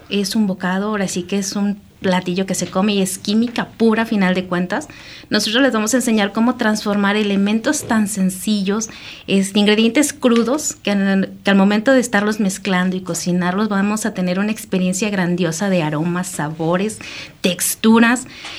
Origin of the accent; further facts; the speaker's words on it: Mexico; nosotros, verdaderos mexicanos y poniendo nuestra raíz del maíz presente